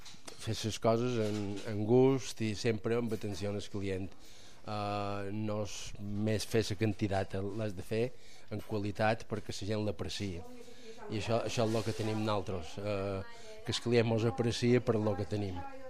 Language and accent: Catalan; Sant Cristòfol, Balearic Islands, Spain; born there; Jo vaig néixer a Sant Cristòfol, això sí que és vera, però i vaig néixer aquí, en aquest forn.